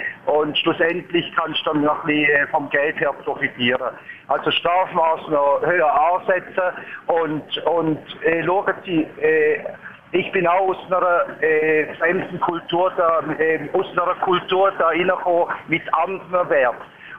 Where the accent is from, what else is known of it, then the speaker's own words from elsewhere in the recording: Turkey; German is a second language; now in Switzerland; Schauen Sie, ich bin aus der Türkei, mit dem türkischen Fahrverhalter bin ich da reingekommen in die Schweiz.